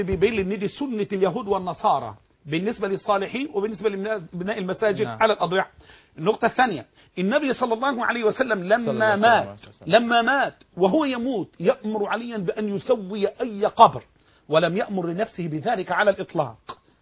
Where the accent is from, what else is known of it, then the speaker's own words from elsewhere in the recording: Egypt; اللي كان قاله شيخ كبير عندنا في مصر